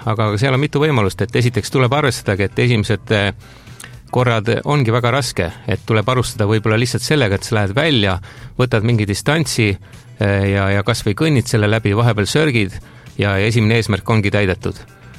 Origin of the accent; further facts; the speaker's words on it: Rapla, Rapla County, Estonia; kõike, mis minu kodukandis ja minu nagu tõelises kodus Raplas toimub